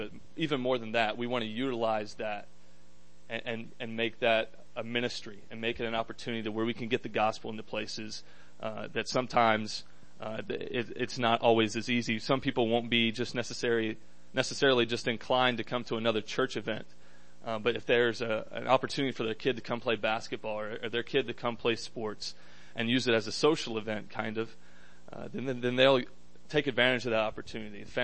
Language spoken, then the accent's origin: English; Auburn, Alabama, United States; I'm from Auburn, Alabama, and like we just said, I graduated with a sport management degree just in May.